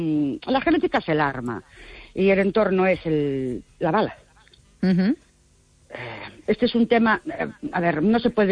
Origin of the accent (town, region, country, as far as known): Ourense, Galicia, Spain